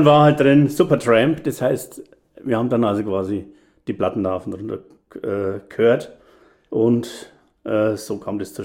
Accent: Weißenburg, Bavaria, Germany; Das war in Weißenburg, wo ich herkomme

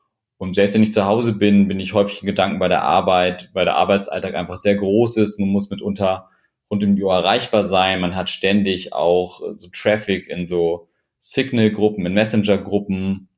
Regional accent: Hanover, Lower Saxony, Germany; Also ich bin nicht in armen Verhältnissen aufgewachsen, aber nicht in reichen Verhältnissen aufgewachsen. Ich bin in Hannover im Stadtteil aufgewachsen

